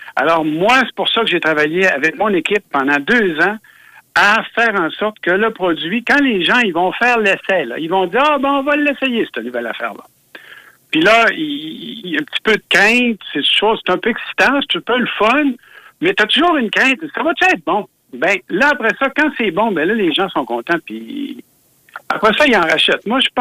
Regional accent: Quebec, Canada; quand elle pousse chez nous, dans le Nord, ça goûte vraiment meilleur qu'ailleurs.

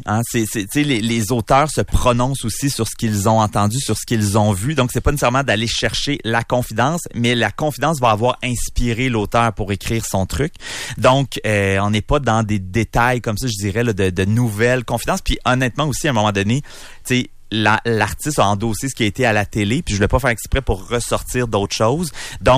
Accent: Quebec, Canada; moi, je suis un gars de région. Je viens des cantons de l'Est. Je suis né à 15 minutes du chalet de la vraie nature.

